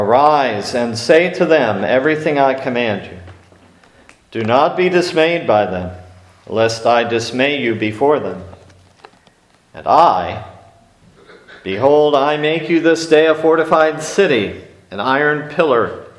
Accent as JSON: {"language": "English", "town": "Erie", "region": "Pennsylvania", "country": "United States", "said": "Well, I'm from Erie in the state of Pennsylvania."}